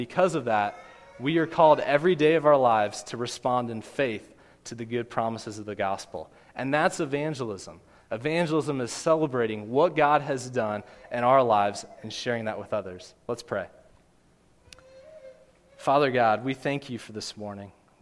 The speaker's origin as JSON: {"language": "English", "region": "Kansas", "country": "United States", "tie": "born or raised there", "said": "And I grew up in Kansas, so it was good to get a Kansas plate back on my car again."}